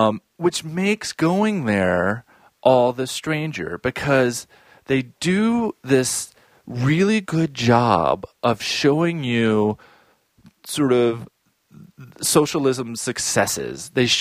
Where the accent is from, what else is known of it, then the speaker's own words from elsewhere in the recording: United States; The surprising thing about going to North Korea, especially as an American, is how easy it is to actually go.